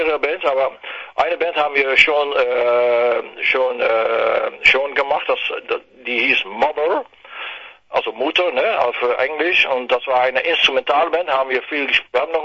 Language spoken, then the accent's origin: German; Netherlands; German is a second language; Also ja, wir kommen aus der Nähe von Deutschland, und meine Generation ist ja schon groß geworden mit deutsche Fernsehen und so